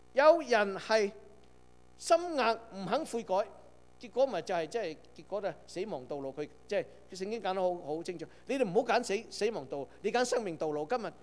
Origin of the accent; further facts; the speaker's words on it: Guangdong, China; 我哋广东人有句点啊？